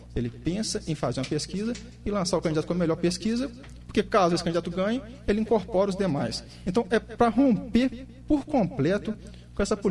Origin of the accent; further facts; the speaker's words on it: Ubá, Minas Gerais, Brazil; eu sou natural de Ubá, eu vivi aqui o tempo inteiro da minha vida, meus pais são daqui, e saí para estudar.